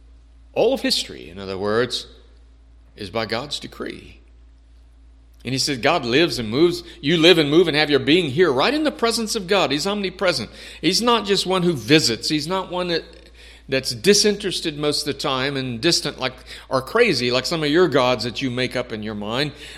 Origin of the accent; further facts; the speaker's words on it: San Antonio, Texas, United States; Now, I grew up in San Antonio.